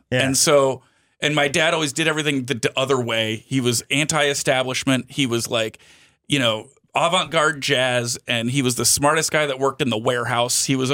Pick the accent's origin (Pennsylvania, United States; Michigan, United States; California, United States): Pennsylvania, United States; Philadelphia; We're all from Philly, but he grew up in Philly.